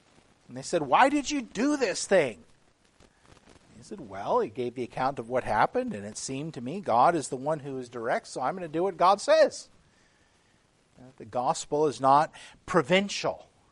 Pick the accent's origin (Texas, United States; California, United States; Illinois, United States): Texas, United States; A spread that, you know, those of you know I'm from Texas, a spread that any boy from Texas or a southern state would look at and go, yum